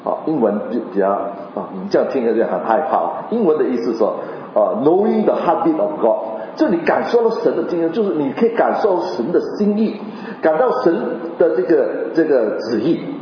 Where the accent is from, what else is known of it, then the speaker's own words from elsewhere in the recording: Hainan, China; 所以我也会讲广东话，但是我不是广东人，我是海南人我在客家村长大，然后我现在服侍广东的聚会